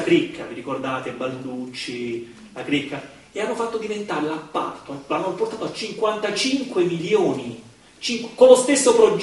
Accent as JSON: {"language": "Italian", "region": "Molise", "country": "Italy", "said": "Sono andato in Molise, nella mia terra, per dire che poi alla fine bisogna avere la schiena dritta."}